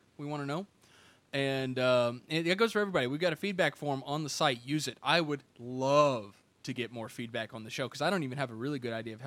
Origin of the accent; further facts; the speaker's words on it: United States; accent: hick; I'm obviously in the States, and usually, I'm mid-southern states, so I guess I've got a little bit of a hick accent going on.